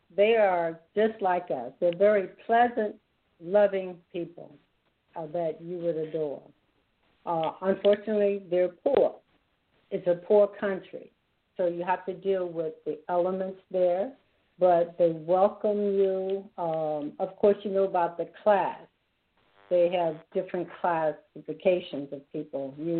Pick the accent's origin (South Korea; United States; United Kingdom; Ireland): United States; Memphis, Tennessee; also born or lived in Fort Eustis, United States / St. Louis, United States / California, United States; now in Florida, United States; I was born in Fort Eustis, Virginia, and I'm the middle child of 11 children. I was raised in Memphis. I left Memphis, moved to St. Louis. I left St. Louis, went to California, and now I'm in Florida.